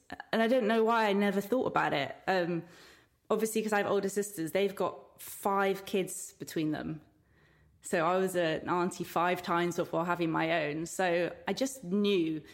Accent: England, United Kingdom; Maybe we're very English, you're very Italian.

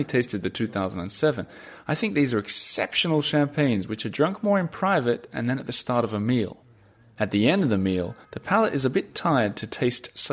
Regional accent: Hauts-de-France, France; I'm from Picardy myself. I'm from Picardy, but from the other side. I'm from the sugar beet-growing side.

